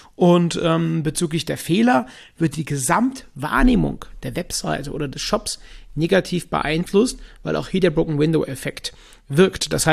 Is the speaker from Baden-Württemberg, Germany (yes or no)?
no; Cologne, North Rhine-Westphalia, Germany; studierter Psychologe aus Köln, ist zumindest meine Heimatstadt